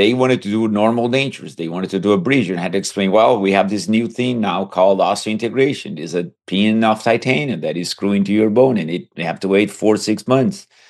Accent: Porto Alegre, Rio Grande do Sul, Brazil; now in United States; I am originally from Brazil, a city called Porto Alegre, south of Brazil.

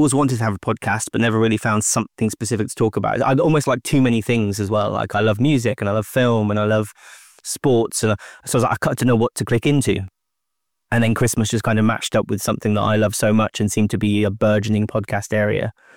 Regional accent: Kidderminster, West Midlands, United Kingdom; I grew up in the middle of England, a place near, it's sort of the Midlands, we call it, near Birmingham, a little town called Kidderminster. Then went to Southampton on the south coast for university, moved to London for about 8 or 9 years.

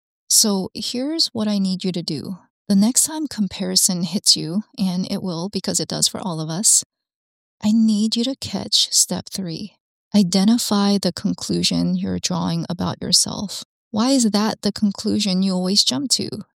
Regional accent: Alabama, United States; I already told you I grew up Korean in Alabama. No one looked like me.

